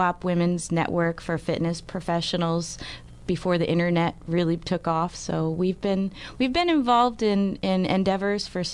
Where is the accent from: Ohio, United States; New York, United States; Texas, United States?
Ohio, United States; Melanie's from Georgia. I'm from Ohio